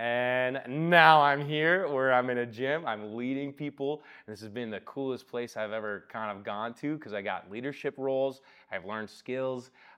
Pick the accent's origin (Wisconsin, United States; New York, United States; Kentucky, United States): Wisconsin, United States; Roberts; Fast forward a little bit, I grew up in Roberts. Well, I like moved to Roberts when I was 3. I've stayed here pretty much ever since.